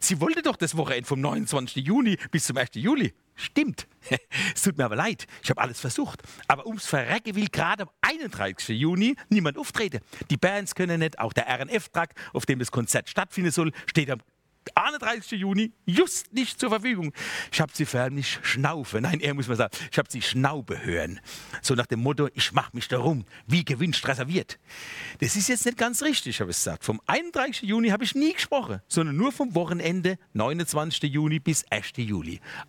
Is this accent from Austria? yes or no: no; Weinheim, Baden-Württemberg, Germany; Und jetzt kam mir doch tatsächlich meine Heimatstadt, also eine Frau aus der Verwaltung, sagt der Name jetzt nicht, die kam mir zuvor.